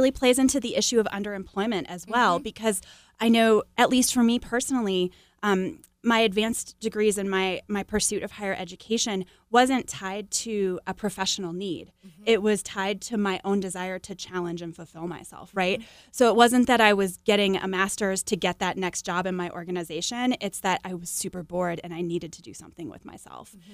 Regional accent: Arizona, United States; moved away as an adult; I was raised in Arizona and moved out to Washington, D.C. after college.

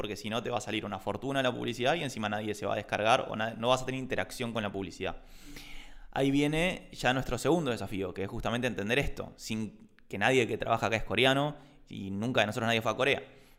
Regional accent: Argentina; a nosotros es muy fácil comunicar la idea a un argentino, porque somos argentinos

